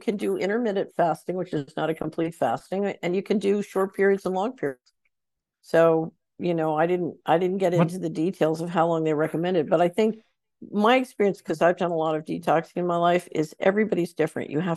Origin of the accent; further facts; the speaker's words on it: Hickory Valley, Tennessee, United States; I'm from Hickory Valley, Tennessee, and we have opportunities in livestock auction for you.